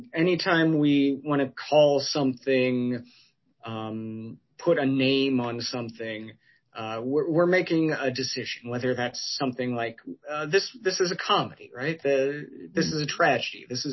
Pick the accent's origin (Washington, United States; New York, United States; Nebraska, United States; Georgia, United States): Nebraska, United States; I grew up in small town, big town. It depends on your definition of these things. Small town, Nebraska.